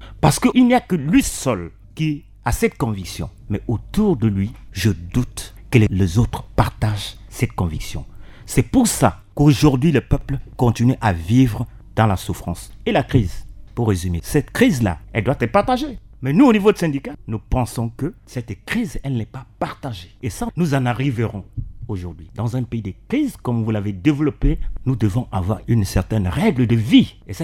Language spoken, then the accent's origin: French; Central African Republic; Moi, je pense que nous sommes autour de cette table, c'est que nous sommes des Centrafricains. Nous sommes des héritiers de ce pays.